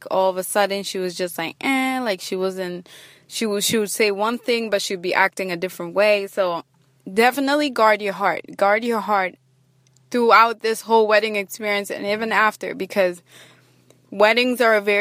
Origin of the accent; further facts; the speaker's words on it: Kenya; So, as you guys know, I'm Kenyan, and Kennedy is Kenyan too, but he was born in America. I was born in Africa.